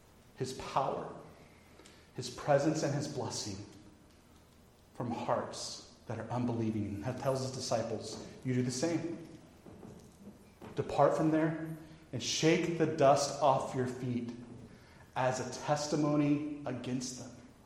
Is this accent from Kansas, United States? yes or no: yes; Kansas, United States; I remind you, I grew up in Kansas. I don't speak French.